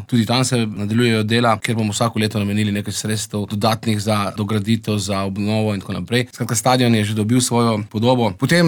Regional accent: Postojna, Littoral–Inner Carniola, Slovenia; nekako ga jemljamo Postojnčani kot Ljubljančani Tivoli, tako imamo mi svoj Sovič

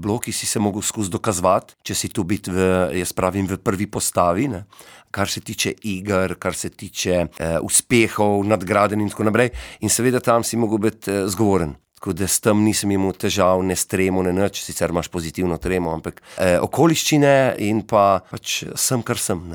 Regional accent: Cerknica, Littoral–Inner Carniola, Slovenia; moved away as an adult; now in Loška dolina, Slovenia; domačin bi lahko rekel, da sem zdaj zadnjih 23 let, drugač prihajam iz Cerknice. Kodr sem preživel tudi otroštvo, v bistvu od rojstva do 28. leta, potem pa sem se poročil oziroma oženil v Loško dolino.

